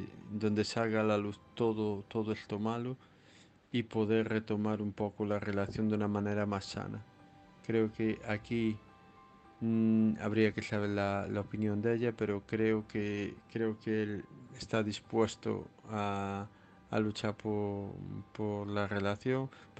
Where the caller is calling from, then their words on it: Santiago de Compostela, Galicia, Spain; de Santiago de Compostela